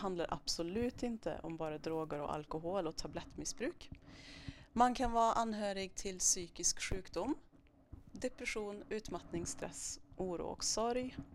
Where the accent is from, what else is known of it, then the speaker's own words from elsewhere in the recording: Grums, Värmland, Sweden; Jag utgår ifrån Grums där jag är uppvuxen och fortfarande inte har flyttat ifrån.